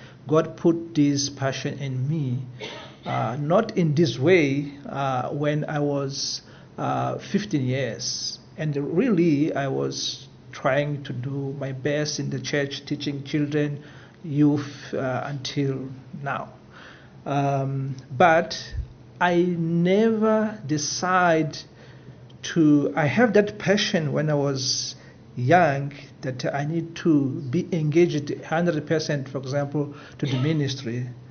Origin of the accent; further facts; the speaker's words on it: Mozambique; first language Portuguese; English is a second language; I'm not English speaker, so I speak Portuguese and other languages, Mozambican languages, but I will try to do my best.